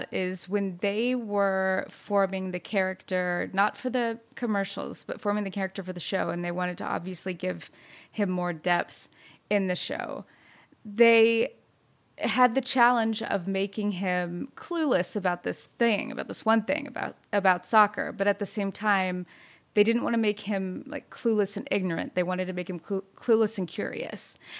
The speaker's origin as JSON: {"language": "English", "region": "the South", "country": "United States", "tie": "born or raised there", "said": "And so being born and raised in the South, you know, I was used to always making eye contact and smiling and opening doors."}